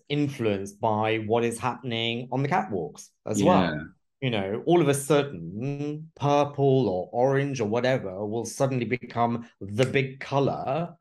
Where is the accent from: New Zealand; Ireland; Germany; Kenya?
Kenya; Mombasa, Coast; now in United Kingdom; when we first moved to this country, because I was born in Mombasa, and my family, my parents and my siblings, we moved over to the UK